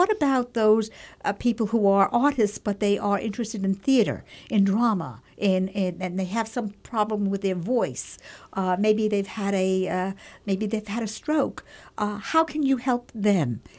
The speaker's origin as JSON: {"language": "English", "region": "New York", "country": "United States", "lives_now": "Lehigh Valley, United States", "said": "and this was many years ago, and I'm from New York"}